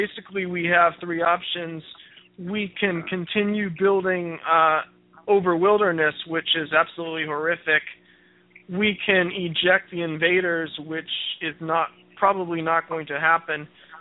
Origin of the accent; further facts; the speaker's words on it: Westwood, California, United States; when I grew up in Westwood, and there was this local mall called Westside Pavilion